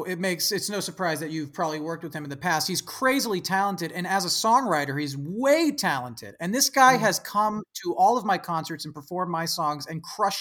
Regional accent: California, United States; They do community theater from time to time in my hometown in the San Francisco Bay Area.

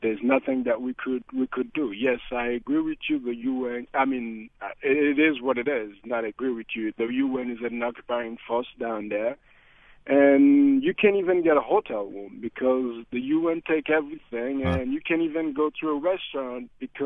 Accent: Haiti; I'm from Haiti.

